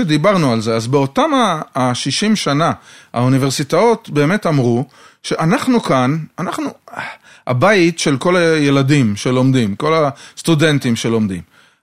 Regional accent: Ramat Gan, Tel Aviv District, Israel; אני כילד ברמת גן, גר תחתיי, בן גילי בערך, הוא היה שנה מתחת, ואני ואח שלי והוא היינו משחקים מדרכות ברחוב, היינו משחקים הרבה יחד. היינו הולכים לבית ספר, אני ואחי לבית ספר הממלכתי דתי

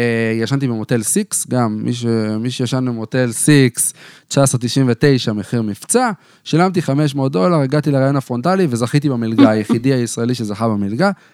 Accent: Katzrin, Northern District, Israel; שאני גדלתי בקצרין, במקום הכי קרוב שלי לפסיכומטרי היה בקריות

